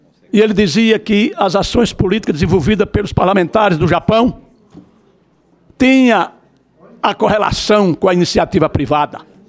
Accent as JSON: {"language": "Portuguese", "region": "Alagoas", "country": "Brazil", "said": "Porque nós somos de Alagoas, provavelmente."}